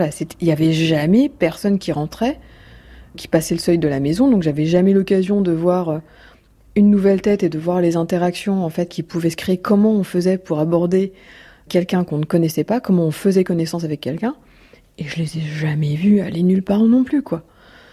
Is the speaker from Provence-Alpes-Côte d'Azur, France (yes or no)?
no; Nancy, Grand Est, France; born there; Je suis née à Nancy.